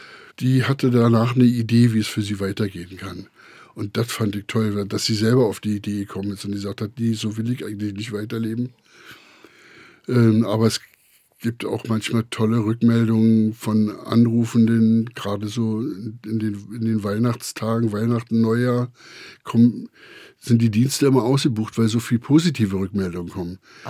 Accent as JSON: {"language": "German", "region": "Berlin", "country": "Germany", "said": "ich als Berliner würde, sag's mal so im Berliner Jargon, das Herz auf dem rechten Fleck haben"}